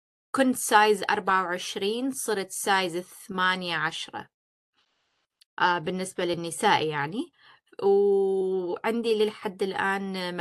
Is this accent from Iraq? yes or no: yes; Iraq; born there; moved away; انا مولوده بالعراق بس عملت العمليه هنا